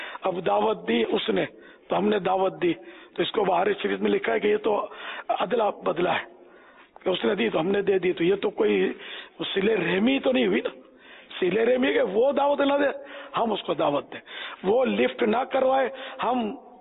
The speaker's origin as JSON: {"language": "Urdu", "town": "Karachi", "region": "Sindh", "country": "Pakistan", "tie": "born there", "said": "میں کراچی میں پیدا ہوا."}